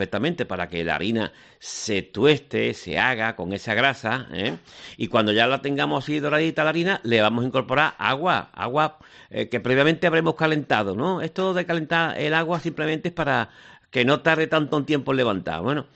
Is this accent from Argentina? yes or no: no; San Fernando, Andalusia, Spain; Alejo Doherty, que es paisano nuestro de San Fernando